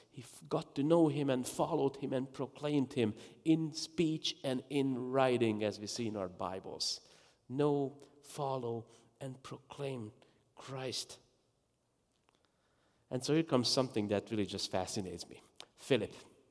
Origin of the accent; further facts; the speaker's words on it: Hungary; And the person knew I was from Hungary.